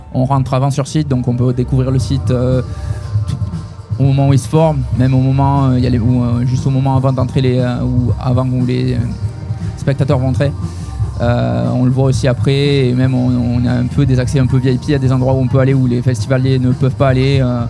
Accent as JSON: {"language": "French", "country": "France", "moved": "yes", "lives_now": "Saint-Denis, Réunion", "said": "Moi, je suis pas natif de La Réunion, je suis arrivé de métropole juste avant"}